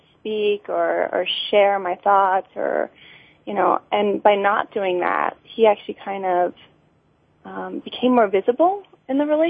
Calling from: Pennsylvania, United States; Outside of the Philadelphia area in Pennsylvania.

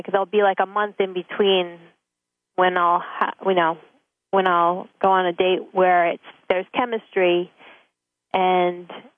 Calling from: Clifton, New Jersey, United States; Hey, I'm calling in from Clifton, New Jersey.

